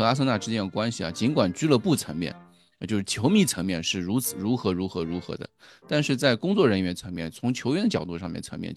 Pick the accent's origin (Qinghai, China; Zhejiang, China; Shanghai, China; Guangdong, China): Shanghai, China; 我们作为上海人，其实这种文化的关系影响，其实在我们生活中的每一处都会有。